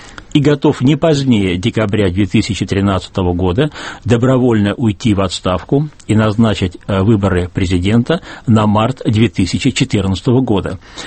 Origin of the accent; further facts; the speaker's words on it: Saint Petersburg, Russia; из моего родного города Санкт-Петербурга